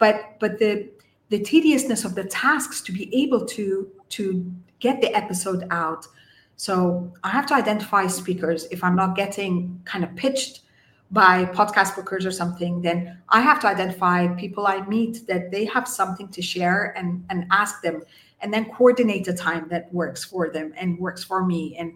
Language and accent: English; Kuwait; So I went to a British school in Kuwait. I was born and raised in Kuwait. I'm Egyptian. I was born and raised there as an expat.